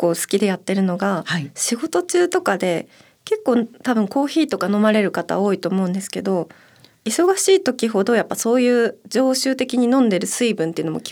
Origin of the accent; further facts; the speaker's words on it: Akita, Japan; 秋田出身なんでやっぱり日本酒飲みますね。